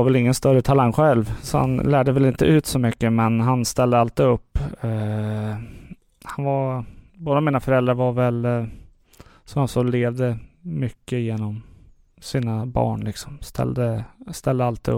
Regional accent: Östervåla, Uppsala County, Sweden; jag är från Uppland och där från Östervåla, ett litet samhälle där.

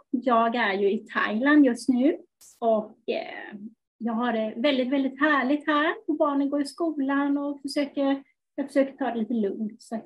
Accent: Kalmar County, Sweden; jag är ju uppvuxen på Öland från början. Och jag kommer från en campingfamilj.

